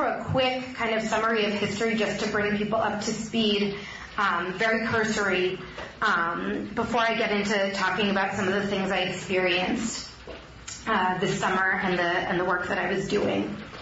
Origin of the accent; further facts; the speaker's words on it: Lincoln, Nebraska, United States; And I was born and raised here in Lincoln and a graduate of the Lincoln Public Schools. And despite not being a WASP, I joke I thought I was a WASP until I was told I had to have a bat mitzvah when I was 13.